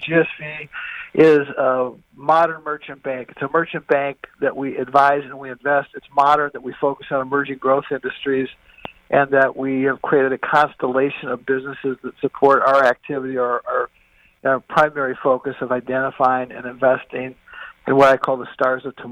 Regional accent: Minneapolis, Minnesota, United States; Well, as I said, I grew up in Minneapolis. I have six brothers and sisters, so big family.

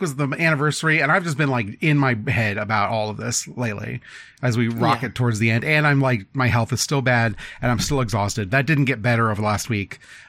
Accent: Midwest, United States; accent: Midwestern; My Midwestern thudding accent.

